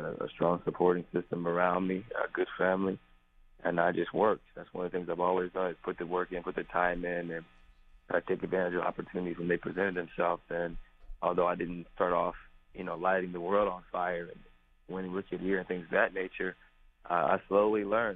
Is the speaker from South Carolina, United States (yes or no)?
no; Canton, Ohio, United States; Growing up in Canton, Ohio, I spent a lot of time at the Boys and Girls Clubs